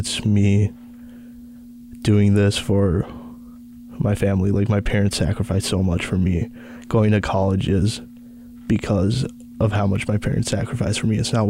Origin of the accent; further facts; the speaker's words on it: United States; that's me speaking from the perspective as growing up in America. Like, I honestly, if I talk to my cousins who are still in India